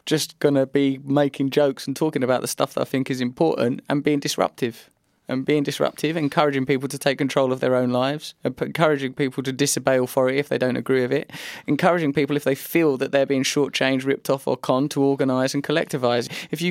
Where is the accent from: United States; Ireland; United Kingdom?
United Kingdom; England; born there; I am English. I am born in England.